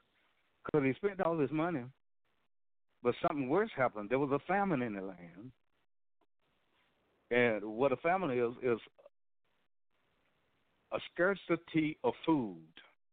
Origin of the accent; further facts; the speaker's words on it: Georgia, United States; You know, I'm from Georgia. And at grandmother's farm, we had pigs.